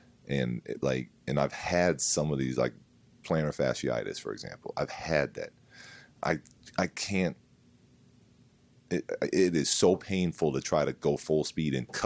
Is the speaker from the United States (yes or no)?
yes; San Diego, California, United States; I had three brothers. Whatever, I was the third of four. We grew up in San Diego.